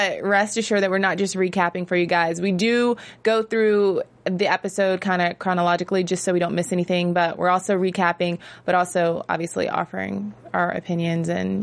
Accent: Virginia, United States; I'm from Virginia. So hey.

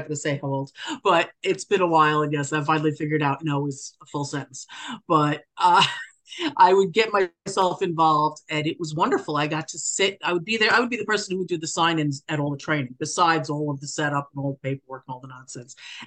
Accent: Long Island, New York, United States; I'm from Long Island. I should be rooting for them, but I don't know them.

